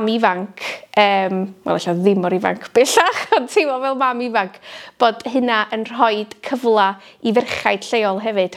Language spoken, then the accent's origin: Welsh; Wales, United Kingdom; also born or lived in around the world; Yn ôl adre yng Nghymru, gweithio yn lleol ac ymagu mhlant yn lleol